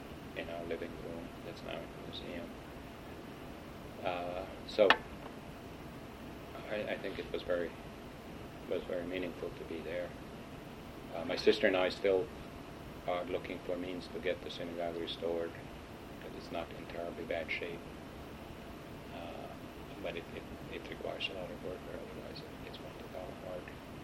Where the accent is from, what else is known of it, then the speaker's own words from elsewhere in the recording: Serbia; the city where I was raised in Yugoslavia held a 50th anniversary commemoration of the deportations. It's now in Serbia.